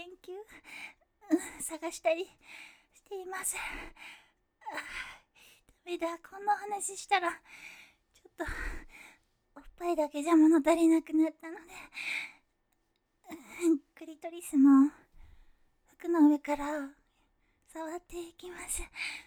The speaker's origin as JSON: {"language": "Japanese", "region": "Kyushu", "country": "Japan", "said": "私の出身地は九州です。"}